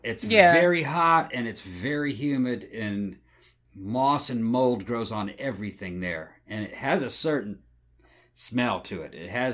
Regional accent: United States; The weird thing about it is, as an American, I look at that version of it

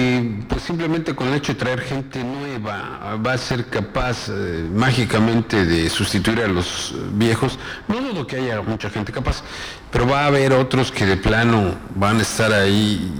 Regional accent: Mexico; Pues fíjate que yo que soy de México

